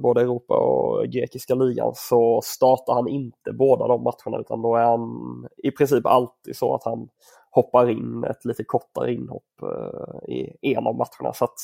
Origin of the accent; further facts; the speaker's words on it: Småland, Sweden; Ja, jag förknippar honom med saxemara nu, för det var en snack hemma i Småland.